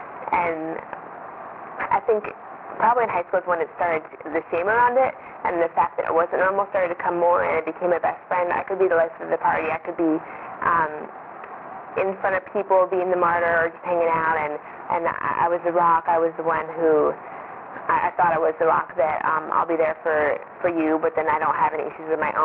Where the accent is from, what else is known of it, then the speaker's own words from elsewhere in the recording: Broomfield, Colorado, United States; I grew up in Colorado in a town called Broomfield, and went to college in central New York